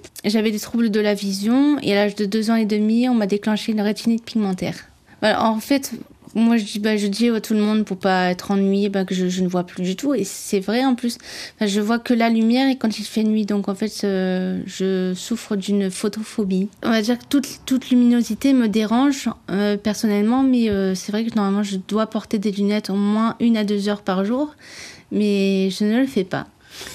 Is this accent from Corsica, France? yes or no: no; Carvin, Hauts-de-France, France; moved away as an adult; j'ai 34 ans et je suis née à Carvin. J'y suis restée jusqu'à l'âge de 19 ans et ensuite je suis allée vivre chez mon père qui était à Nice.